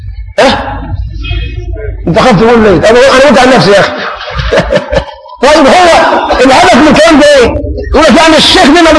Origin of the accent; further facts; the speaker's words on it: Egypt; احنا كشعب مصري عندنا خفه الظل.